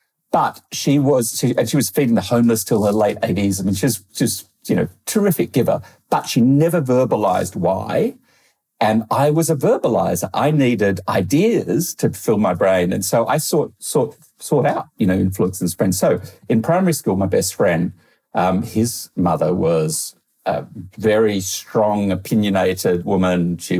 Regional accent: Australia; I found as sort of growing up in Australia, English people are kind of quite soft in a lovely way and eccentric.

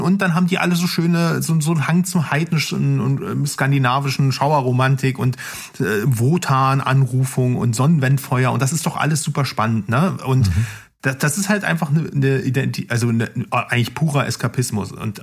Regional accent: Saxony, Germany; Ich komme aus der Oberlausitz, Leute.

